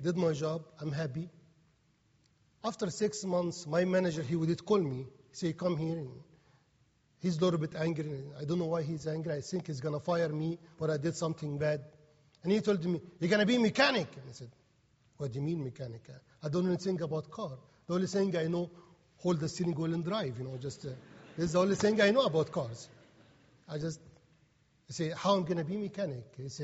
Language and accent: English; Egypt; English is a second language; moved away as an adult; I have in my bucket $138. And I never speak English in Egypt. And I know my accent is hard.